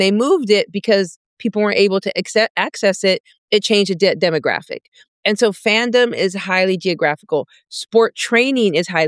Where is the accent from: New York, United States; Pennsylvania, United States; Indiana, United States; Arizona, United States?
Arizona, United States; If I grew up in Arizona in the 90s